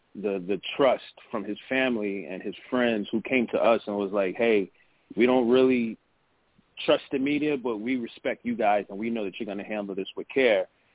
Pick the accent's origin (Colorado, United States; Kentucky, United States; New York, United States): New York, United States; Queens; I've covered the … case. I'm from Queens.